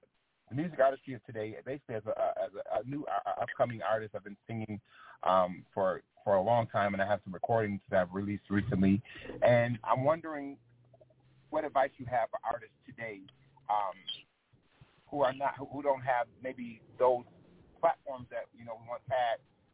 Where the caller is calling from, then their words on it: Buffalo, New York, United States; I'm from Buffalo, New York.